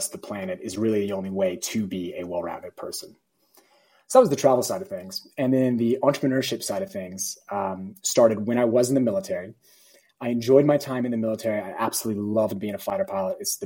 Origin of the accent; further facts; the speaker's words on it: Dallas, Texas, United States; also born or lived in United Kingdom; So yeah, for me personally, let's see, my background, I grew up in Texas, in Dallas. I spent 12 years in the Air Force.